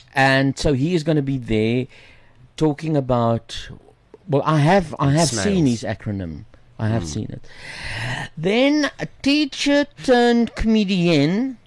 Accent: Pretoria, Gauteng, South Africa; born there; Remember, I was born in Pretoria. Eh? Oh, God. They're my people. They are my people.

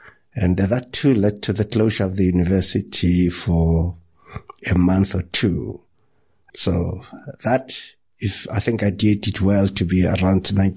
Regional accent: Polokwane, Limpopo, South Africa; also born or lived in Johannesburg / Nelspruit; our home base and where I was born is in Polokwane. I was born, did my early school days there until the age of 16, when I came over to Johannesburg, and I was in Soweto for a few years before I moved to Nelspruit.

